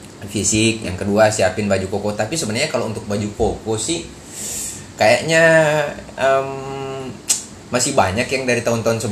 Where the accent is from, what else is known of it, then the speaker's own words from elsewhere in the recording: North Sulawesi, Indonesia; Persiapan dan kampung gue juga enggak terlalu jauh, masih di Sulawesi Utara.